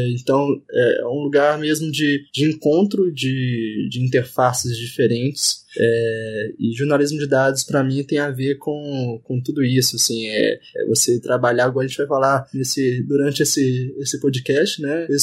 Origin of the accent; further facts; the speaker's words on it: Belo Horizonte, Minas Gerais, Brazil; Sou de Belo Horizonte